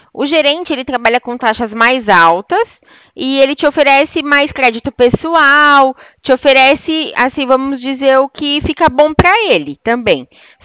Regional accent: Itu, São Paulo, Brazil; Não, eu sou daqui de Itu, interior de São Paulo.

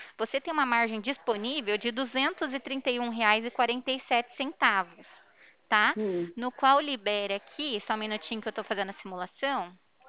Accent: Ribeirão Preto, São Paulo, Brazil; Eu sou aqui de Ribeirão Preto, São Paulo.

